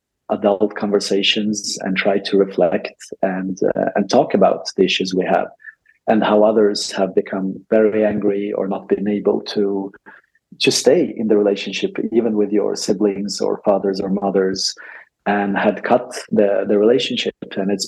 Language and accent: English; Ukraine; I grew up in Ukraine.